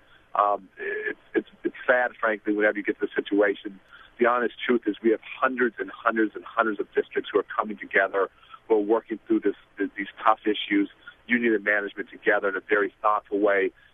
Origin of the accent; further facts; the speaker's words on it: Chicago, Illinois, United States; Well, obviously, I'm from Chicago and have good friends on every side of that issue.